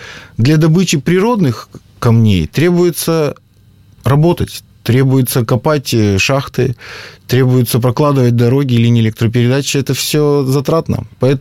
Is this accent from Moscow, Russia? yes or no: no; Perm, Perm Krai, Russia; Ну, я родился и вырос в Перми. Я, можно сказать, патриот Пермского края.